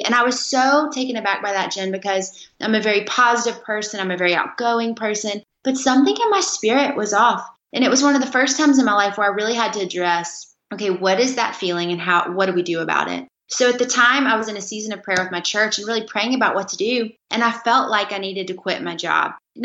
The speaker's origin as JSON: {"language": "English", "region": "Alabama", "country": "United States", "tie": "born or raised there", "said": "I grew up in Southern Alabama. So hot summers, hot winters."}